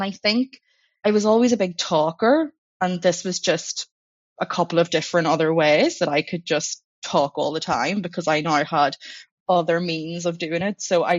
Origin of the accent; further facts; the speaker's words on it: Northern Ireland, United Kingdom; my native variant is UK English because I'm from Northern Ireland.